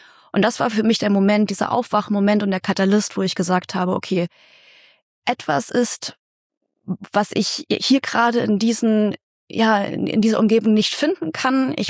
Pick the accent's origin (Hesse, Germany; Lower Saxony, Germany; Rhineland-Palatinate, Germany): Hesse, Germany; Fulda; moved away as an adult; also born or lived in Berlin; ich bin gebürtige Fuldarin, aufgewachsen in der Wiesenmühlstraße. Hm. Und ja, ich bin mit 18 bin ich aus Fulda rausgezogen, weggezogen nach Berlin